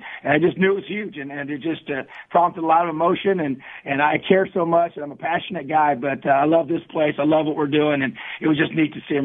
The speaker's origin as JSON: {"language": "English", "town": "New Castle", "region": "Indiana", "country": "United States", "tie": "born or raised there", "said": "it meant so much to me to represent my home state. And like you said, I've been a high school coach in this state for 10 years. And and played my high school football here. My dad was my high school coach, and being from Newcastle"}